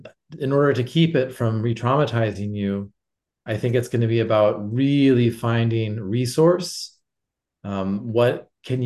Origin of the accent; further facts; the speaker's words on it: Lebanon; moved away; growing up in Lebanon during the war. Growing up in Lebanon when there was the war happening. I've been out of the country for more than 10 years, but my family is still there.